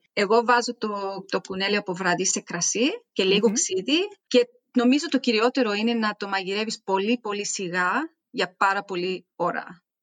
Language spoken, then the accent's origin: Greek; Greece; αλλά είμαι Ελληνίδα.